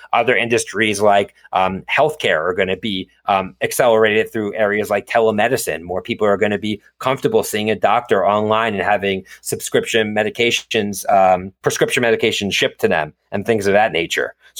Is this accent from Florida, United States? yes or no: no; Philadelphia, Pennsylvania, United States; Yes, I am from Philadelphia originally.